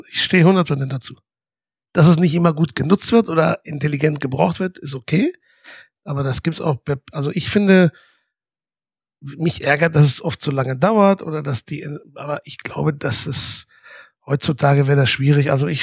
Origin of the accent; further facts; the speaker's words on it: Spain; German is a second language; Ich bin Spanier.